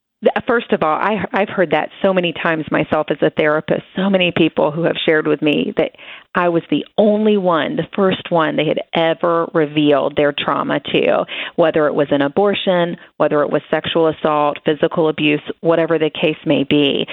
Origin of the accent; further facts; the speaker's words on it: the South, United States; I'm from the South, and we're so accustomed when somebody says, how are you doing? We just say, I'm fine.